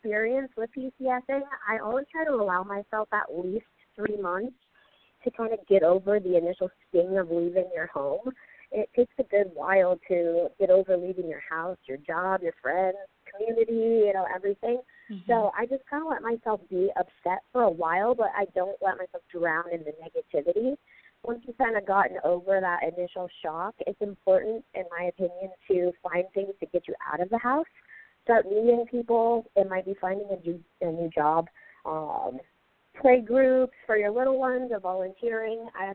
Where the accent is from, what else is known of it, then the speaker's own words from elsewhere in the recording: Pacific Northwest, United States; I'm a little biased because I am from the Pacific Northwest, so the obvious, it was in proximity to my family.